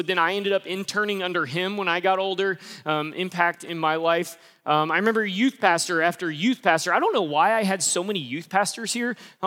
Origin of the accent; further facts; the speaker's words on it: Newburgh, Indiana, United States; I grew up in Newburgh. I went to Castle. I spent a ton of time at Tri-State Athletic Club, right? Like I grew up around here.